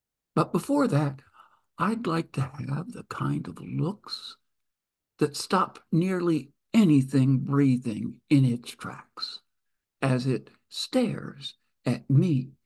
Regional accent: East Coast, United States; from the East Coast of the U.S.

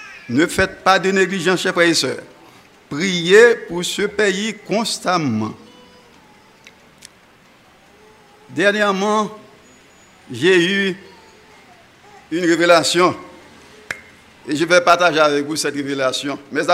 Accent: Haiti; Oh, je suis haïtien.

